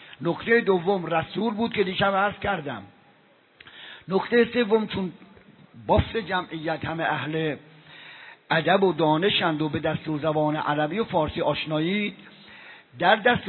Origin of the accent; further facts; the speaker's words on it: Isfahan, Iran; now in Qom, Iran; 50 ساله که من از اصفهان اومدم بیرون، قم هستم یا حوزه های مشهد و اصفهان، مشهد و قم و مثلا نجف و این برانور بودم،